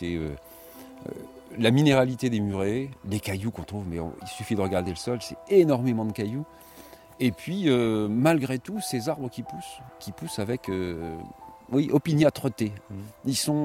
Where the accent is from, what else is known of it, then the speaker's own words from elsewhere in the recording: Centre-Val de Loire, France; On est loin de mon pays d'origine, la Beauce